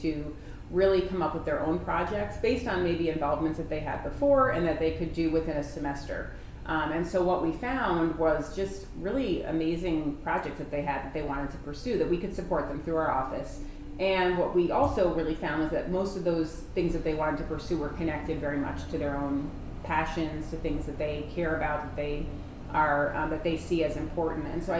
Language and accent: English; New Jersey, United States; now in Scranton, United States; I grew up in New Jersey. I love New Jersey, nothing wrong with New Jersey.